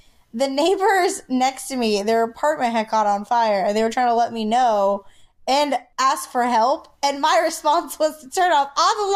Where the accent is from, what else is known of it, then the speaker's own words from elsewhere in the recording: Sumter, South Carolina, United States; No, that's in Sumter. That's in my hometown, which I don't want to say because I feel like it's a front for another property.